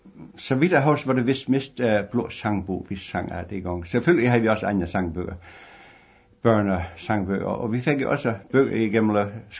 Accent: Lintrup, Region of Southern Denmark, Denmark; also born or lived in Ejnum; vi flyttede ind til Lintrup, hvor min far har virksomhed her. Og det er nærmest det, jeg har min barndom.

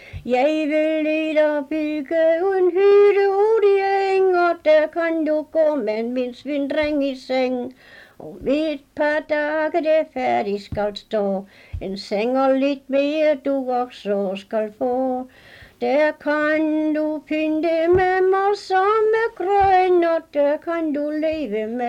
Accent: Ullerupmark, Region of Southern Denmark, Denmark; Jeg er fra Ullerupmark.

